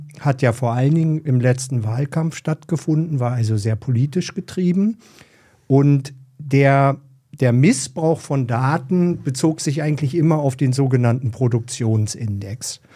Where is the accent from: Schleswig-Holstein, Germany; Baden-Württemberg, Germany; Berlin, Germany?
Berlin, Germany; Freue mich sehr, hier zu sein in Berlin. Ich komme ja aus Berlin